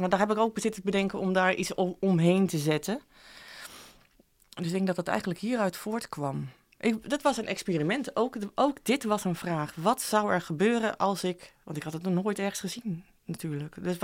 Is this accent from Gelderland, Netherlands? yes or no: no; Friesland, Netherlands; ik ben in Friesland opgegroeid. Aan de IJsselmeerkust, aan het klif.